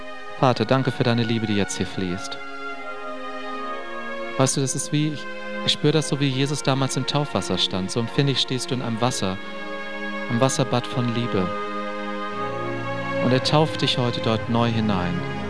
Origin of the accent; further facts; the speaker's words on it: Hannover, Lower Saxony, Germany; Und da habe ich gedacht, das ist so weit weg von meiner Heimat. Also wenn die anschließend alle lachen über mich, dann erfährt das in Hannover niemand.